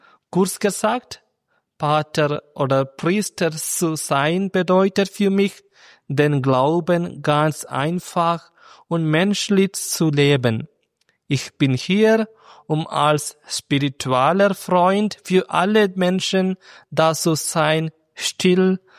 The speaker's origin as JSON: {"language": "German", "region": "Kerala", "country": "India", "first_language": "Malayalam", "second_language": "German", "said": "Meine Muttersprache heißt Malayalam. Ja, jeder Staat hat eigene Sprache."}